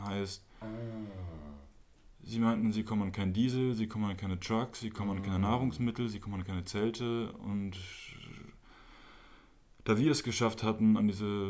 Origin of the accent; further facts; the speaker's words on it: Berlin, Germany; Ich bin in Berlin aufgewachsen, deutsch-französische Eltern, deutsch-französisch aufgewachsen, spreche auch beide Sprachen